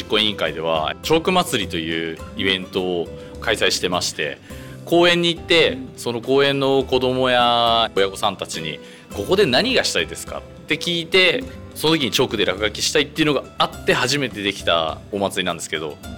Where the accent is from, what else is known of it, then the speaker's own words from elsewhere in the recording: Samukawa, Kanagawa, Japan; 僕自身寒川で生まれ育って